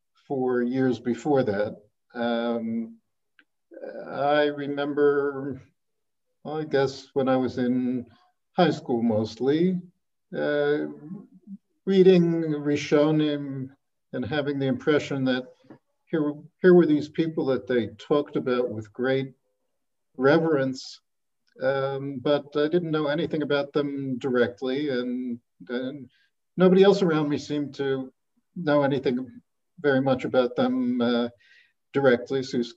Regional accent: New York, United States; I grew up in New York in a modern Orthodox family and setting. Studied at Yeshiva University High School

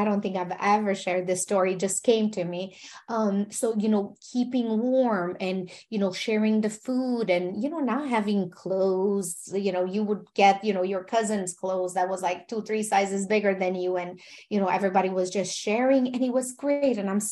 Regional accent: Romania; English is a second language; moved away as an adult; now in United States; I'm from Romania and I came to US when I was 20 years old, $100 to my name.

